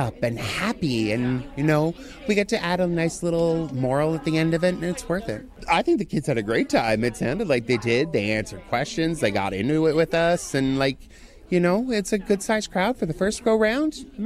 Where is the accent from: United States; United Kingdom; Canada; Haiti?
Canada; Cape Breton, Nova Scotia; now in Halifax, Canada; I'm a drag performer. I've been doing it for over 20 years, and I'm originally from Cape Breton, and now make home in Halifax.